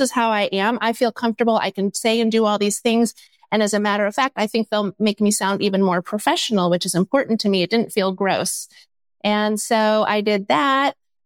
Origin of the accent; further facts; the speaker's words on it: California, United States; now in Texas, United States; Well, I actually used to say … I'm from Southern California, but please don't hate me.